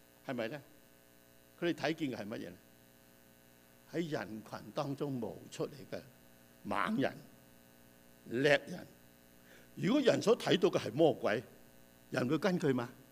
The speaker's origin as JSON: {"language": "Chinese", "country": "Canada", "said": "我们加拿大人都周身债"}